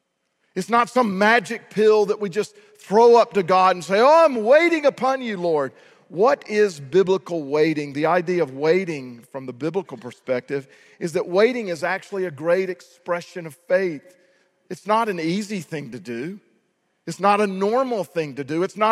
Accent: United States; we being in America, growing up in the West, all of us have been shaped by our culture

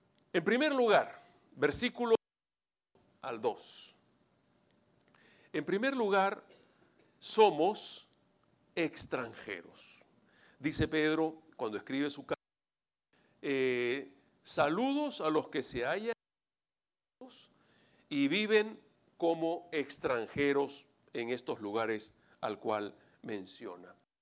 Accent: Venezuela; en Venezuela nadie me cree que soy venezolano. Nadie.

